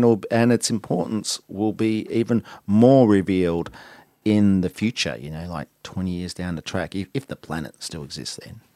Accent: Mornington, Victoria, Australia; And I was from Mornington, and I hadn't really spent much time in the city.

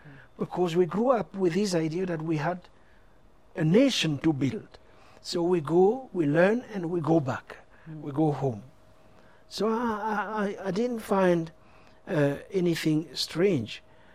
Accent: Cameroon; also born or lived in Paris; now in New York, United States; in fact, a huge part of my mind was still in Cameroon. So. I then got a job at Columbia University, so I moved from Paris to New York.

